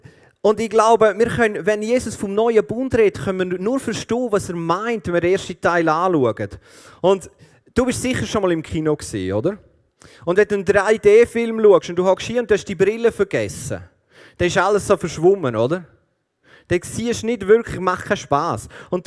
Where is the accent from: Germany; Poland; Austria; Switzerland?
Switzerland; St. Gallen; Und ich komme aus dem Kanton St. Gallen.